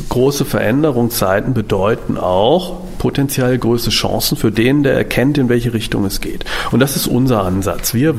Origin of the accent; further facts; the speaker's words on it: North Rhine-Westphalia, Germany; Also ich bin ja gebürtig gar nicht so weit davon entfernt. Ich komme auch aus dem Westfälischen